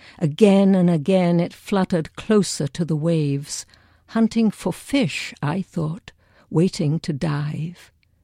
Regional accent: London, United Kingdom; I've used them at various times to do a workshop or a talk to people about growing up in London during that time

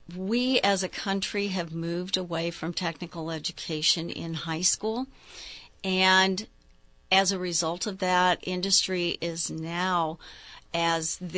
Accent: Illinois, United States; I was very fortunate to have met at a community college in my hometown in Illinois, a very wonderful group of people who helped me.

